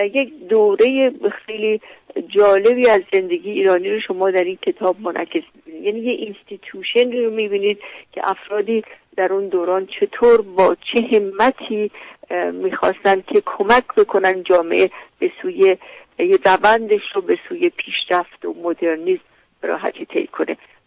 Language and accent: Persian; Tehran, Tehran Province, Iran; خود من در تهران به دنیا آمدم، در محله شاپور، و تحصیلاتم رو در دبستان عبرت و دبیرستان شهناز پهلوی به پایان رسوندم و بعد دانشگاه تهران رو تموم کردم